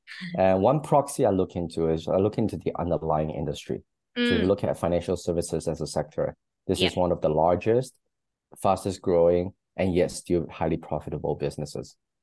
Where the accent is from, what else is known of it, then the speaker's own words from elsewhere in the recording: Singapore; I'm Singaporean, but I've lived in many different countries. So right now, I'm spending a lot of time between the US and Southeast Asia.